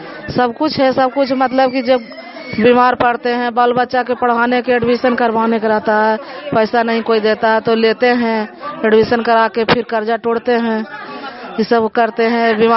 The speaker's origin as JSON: {"language": "Hindi", "town": "Naya Khanda", "region": "Bihar", "country": "India", "said": "प्रखंड हरनौत का, रहने वाले गाँव नया खंडा के रहने वाली हूँ।"}